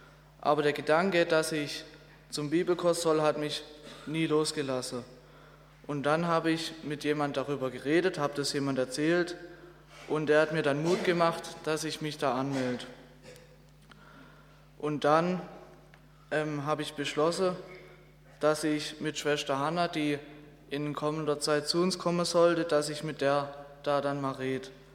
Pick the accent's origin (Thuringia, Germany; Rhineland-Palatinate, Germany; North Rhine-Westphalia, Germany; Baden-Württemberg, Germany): Baden-Württemberg, Germany; Hornberg; Ich bin 17 Jahre alt und ich komme aus Hornberg.